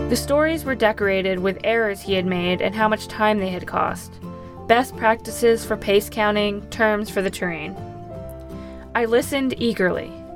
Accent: Pennsylvania, United States; Growing up outside Philadelphia, I spent summer days playing in the creek that ran by our house, making forts and climbing trees.

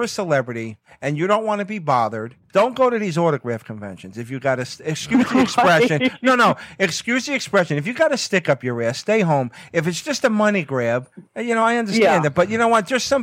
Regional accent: New Jersey, United States; I'm a Sicilian from Jersey.

